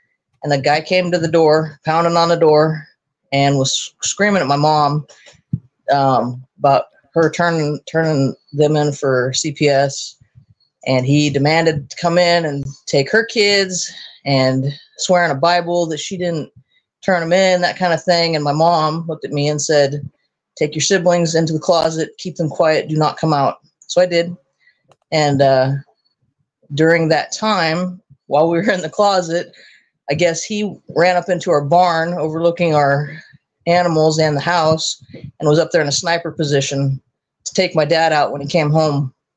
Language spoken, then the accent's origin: English; Alaska, United States; also born or lived in Oregon; So I was born in Oregon, and my dad was military, then transferred over to deputy sheriff. And when I was a teenager, he got a job working up in Alaska and brought our family up. And so we've been in Alaska since the late 80s